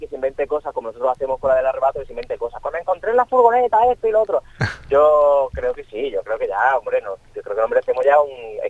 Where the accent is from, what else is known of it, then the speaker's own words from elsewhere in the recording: Madrid, Community of Madrid, Spain; born there; Yo no soy de aquí realmente, ¿eh? Yo nací en Madrid, uh-huh. y mi familia es de Jaén, pero yo me siento totalmente, ya os he dicho, me siento murciano, me siento alicantino